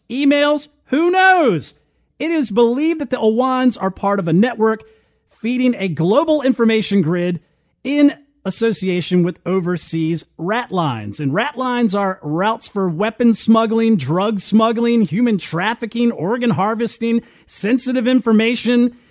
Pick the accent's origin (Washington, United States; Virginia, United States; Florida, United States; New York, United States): Virginia, United States; Virginia Beach; who was a native here in my hometown of Virginia Beach.